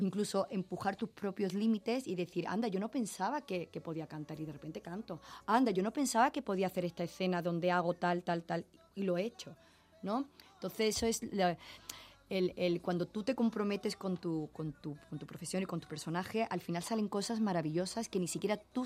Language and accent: Spanish; Spain; el hecho de estar yo como actriz española